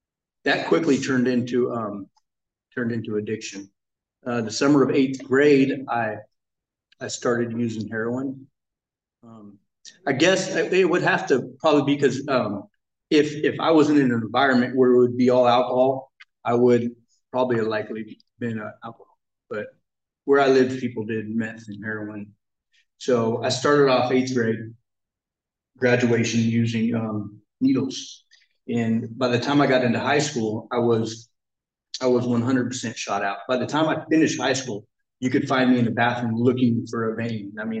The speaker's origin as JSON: {"language": "English", "town": "Redding", "region": "California", "country": "United States", "said": "So I come from Redding, and I started off, I would say, Redding, California."}